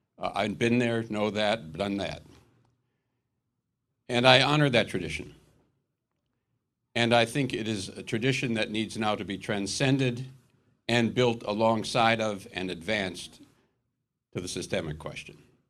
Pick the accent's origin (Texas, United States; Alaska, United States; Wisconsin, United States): Wisconsin, United States; I come out of American liberalism. I'm a Wisconsin progressive. I'm from Wisconsin.